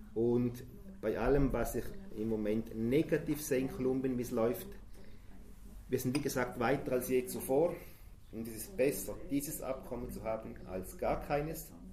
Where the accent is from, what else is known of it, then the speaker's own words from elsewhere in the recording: Switzerland; Das betrifft uns als Schweizer sehr direkt.